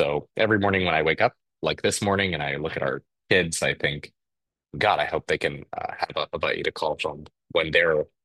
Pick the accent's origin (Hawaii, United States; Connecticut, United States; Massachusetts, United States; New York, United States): Hawaii, United States; Honolulu; I grew up in Hawaii, in Honolulu, the major city on the island of Oahu. Public school graduate and have worked here pretty much all of my career.